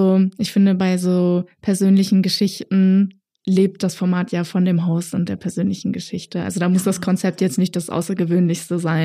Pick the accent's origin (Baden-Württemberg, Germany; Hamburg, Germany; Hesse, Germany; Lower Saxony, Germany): Hamburg, Germany; also ich bin in Hamburg sogar groß geworden